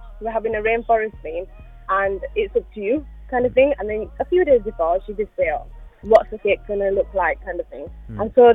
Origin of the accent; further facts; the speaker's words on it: Huddersfield, Yorkshire and the Humber, United Kingdom; born there; I was born in Huddersfield.